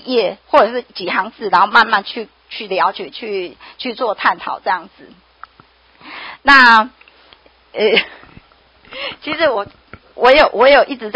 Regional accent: Taiwan; 我们台湾人

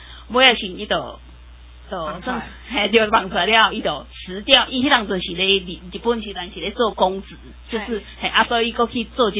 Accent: Taiwan; 我们台湾人

